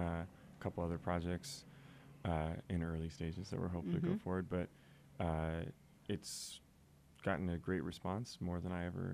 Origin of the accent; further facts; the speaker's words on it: Seattle, Washington, United States; I mean, I grew up in Seattle.